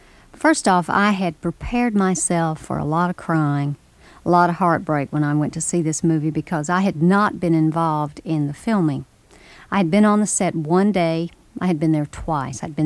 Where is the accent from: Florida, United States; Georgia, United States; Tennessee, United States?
Tennessee, United States; Memphis; I grew up in a city. I grew up in Memphis, Tennessee, the suburbs of a city.